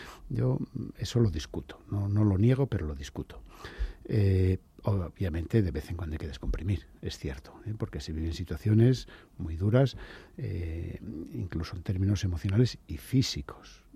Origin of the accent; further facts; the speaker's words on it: Asturias, Spain; also born or lived in Galicia; Soy asturiano y viví en Galicia.